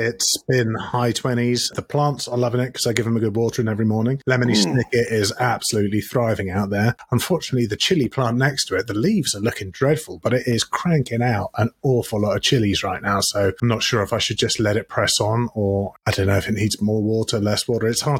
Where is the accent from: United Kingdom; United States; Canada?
United Kingdom; we're British